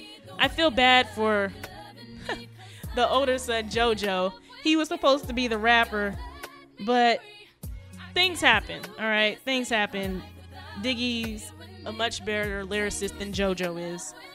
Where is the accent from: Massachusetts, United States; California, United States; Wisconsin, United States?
California, United States; Inglewood; Paul Pierce is a player out of Inglewood, California, which happens to be my hometown. Inglewood, California.